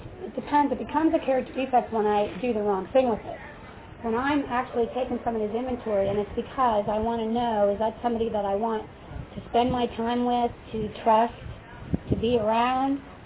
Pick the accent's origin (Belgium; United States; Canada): United States; Bradford, Pennsylvania; I grew up pretty close here. I grew up in Bradford, Pennsylvania.